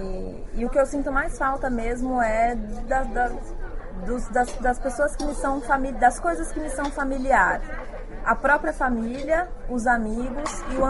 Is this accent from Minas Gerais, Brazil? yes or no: no; São Bernardo do Campo, São Paulo, Brazil; moved away; Bom, eu vim de São Bernardo do Campo, e eu morava, eu morava em São Bernardo do Campo e eu trabalhava na capital, em São Paulo.